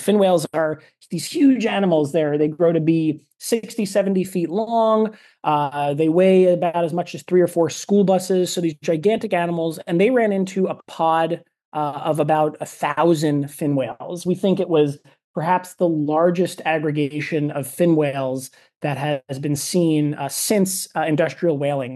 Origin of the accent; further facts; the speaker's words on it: New York, United States; So as a kid, I grew up in New York City, one of the suburbs of New York City.